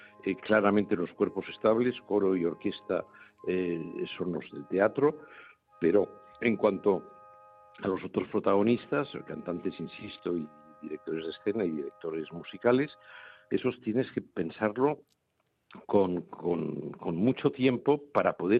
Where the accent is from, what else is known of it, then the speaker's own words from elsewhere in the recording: Madrid, Community of Madrid, Spain; mayores deberes como madrileño.